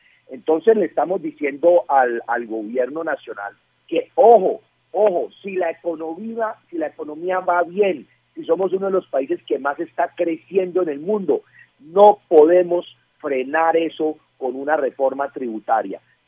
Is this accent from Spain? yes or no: no; Valle del Cauca, Colombia; Yo provengo del Valle del Cauca.